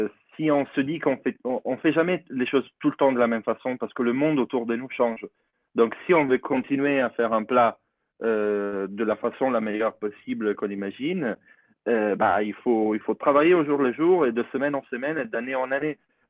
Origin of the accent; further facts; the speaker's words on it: Italy; moved away as an adult; je suis parti de l'Italie assez jeune, à 18, 18, 19 ans, pour aller à Paris. Et je viens de la campagne en Italie.